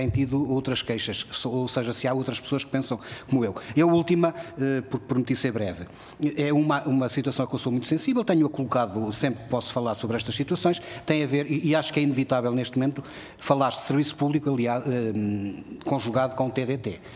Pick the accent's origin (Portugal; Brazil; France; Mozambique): Portugal; Vila Real, Norte; Eu sou do interior, sou de Vila Real, e eu tenho queixas sobre isto